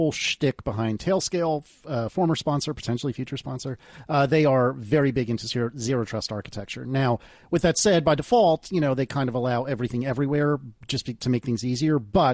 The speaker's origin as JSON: {"language": "English", "country": "United States", "said": "I mean, I don't because I'm an idiot and I'm an American"}